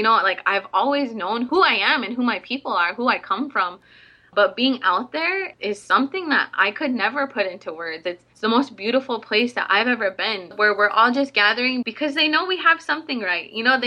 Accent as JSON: {"language": "English", "town": "Standing Rock", "country": "United States"}